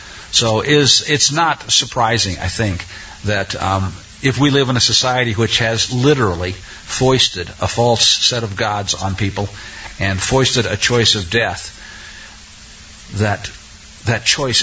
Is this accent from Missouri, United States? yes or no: yes; Missouri, United States; born there; I was born in Missouri, the constitutional state, a long time ago.